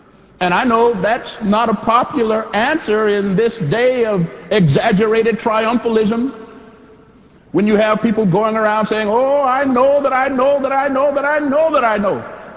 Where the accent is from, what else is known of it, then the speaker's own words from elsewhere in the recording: Corpus Christi, Texas, United States; In my home state of Texas, there was a man in my hometown of Corpus Christi who told us near the end of his life that he felt he had been a failure.